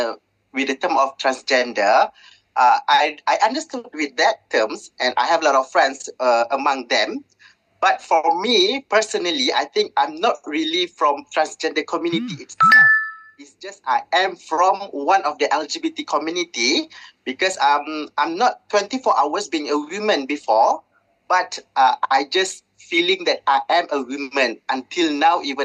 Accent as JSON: {"language": "English", "region": "Selangor", "country": "Malaysia", "said": "I am 38 years old. I'm from Malaysia, based in Selangor"}